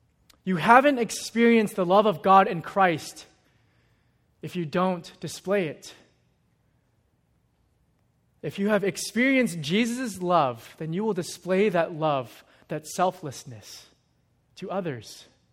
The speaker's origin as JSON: {"language": "English", "region": "California", "country": "United States", "said": "I'm from Northern California, and so I was home briefly for the holidays, and I was carless there"}